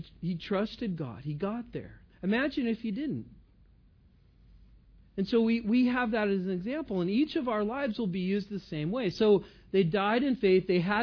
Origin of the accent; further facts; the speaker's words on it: California, United States; And I am from California, so I can say that.